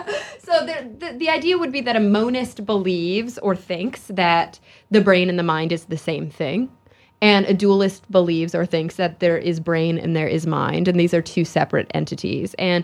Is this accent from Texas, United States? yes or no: yes; Texas, United States; moved away; also born or lived in New York City; I was really struggling in New York City. It was a really tough move for somebody who had been growing up in Texas.